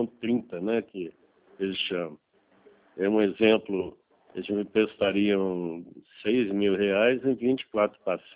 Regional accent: Rio Grande do Sul, Brazil; now in Belo Horizonte, Brazil; É, eu sou aí do Sul, eu sou do Rio Grande do Sul, mas estou morando atualmente em Belo Horizonte.

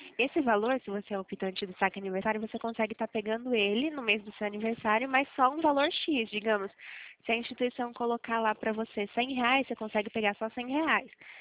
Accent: Pirassununga, São Paulo, Brazil; Eu sou do interior de São Paulo, Pirassununga.

